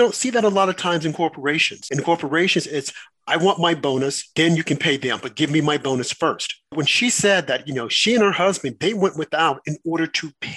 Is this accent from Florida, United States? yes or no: no; Arkansas, United States; I look at my home state of Arkansas.